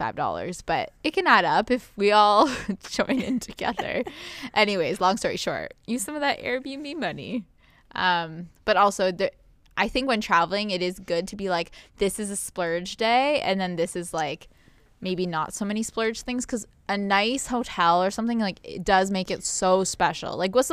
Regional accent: Canada; maybe only we know about it because we're Canadian creators

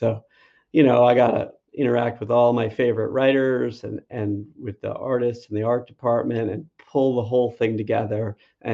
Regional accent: California, United States; Oh yeah. So I grew up in Silicon Valley. I had like what I thought was a normal childhood, but turned out to be not.

